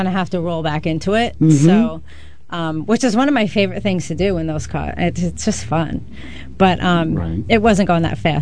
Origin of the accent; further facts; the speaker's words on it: New York, United States; I know, which is odd since we're from New York originally.